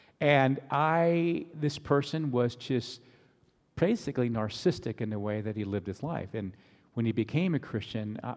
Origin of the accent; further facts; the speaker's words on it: Pennsylvania, United States; you just heard that I came from the Alleghenies. It almost seems like a backwoods someplace where, you know, they're still doing all kinds of crazy things. Well, it's just a county community, Presbyterian community within Pittsburgh area, around Pennsylvania and a little in Ohio.